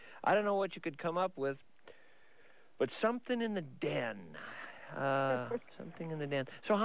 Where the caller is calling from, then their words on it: St. Paul, Minnesota, United States; St. Paul, Minnesota.